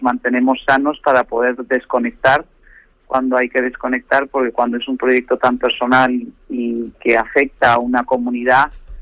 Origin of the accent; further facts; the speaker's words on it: Pelayos del Arroyo, Castile and León, Spain; yo no soy segoviana, soy mitad madrileña, mitad americana por padres, pero me he criado desde que tengo uso de razón en los campos de Pelayos del Arroyo, ahí muy cerca de Sotosalvos, sí.